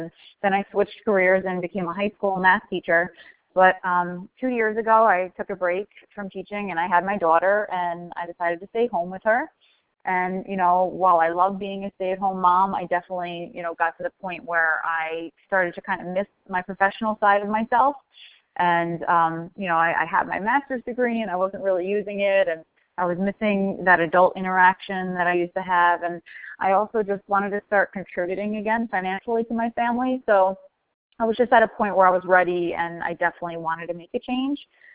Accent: New York, United States; Everyone, like I said … I'm from New York.

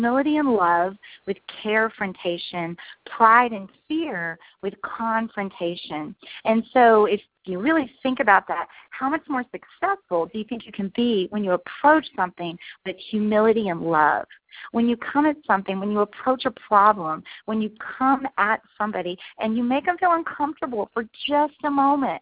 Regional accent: Texas, United States; And you know, I'm from the South, I'm from Texas.

